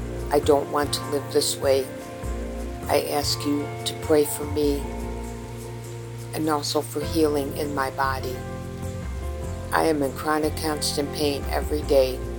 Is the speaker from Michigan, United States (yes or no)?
no; Buffalo, New York, United States; I am from Buffalo, New York.